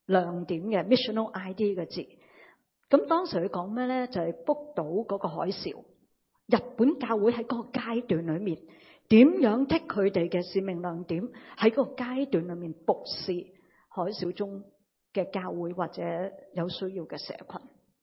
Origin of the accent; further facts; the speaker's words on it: Hong Kong; 我哋香港人啊带咗好多资产去噶嘛